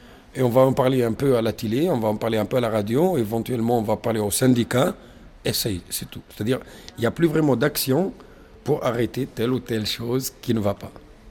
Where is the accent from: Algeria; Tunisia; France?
Tunisia; Parce que je viens de Tunisie. Je reviens il y a 2 semaines. C'est un pays que je connais très bien. J'y suis né, j'ai grandi là-bas. J'y vais régulièrement.